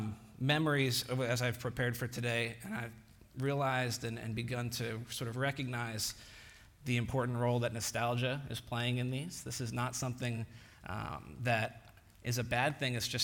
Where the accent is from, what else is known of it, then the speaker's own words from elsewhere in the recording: Northeast, United States; We are from the Northeast, and we're sorry about it